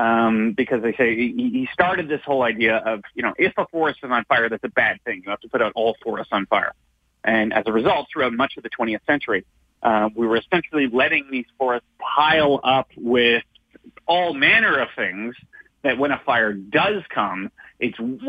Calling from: Victoria, British Columbia, Canada; So I'm speaking here from Victoria.

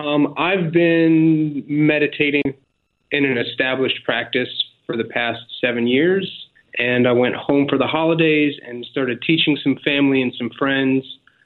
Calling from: Abu Dhabi, United Arab Emirates; I'm calling from Abu Dhabi in the UAE.

